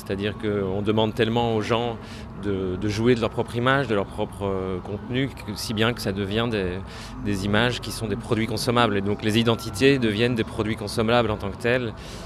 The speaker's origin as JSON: {"language": "French", "country": "Belgium", "said": "je viens de Belgique et je suis artiste, disons, multidisciplinaire."}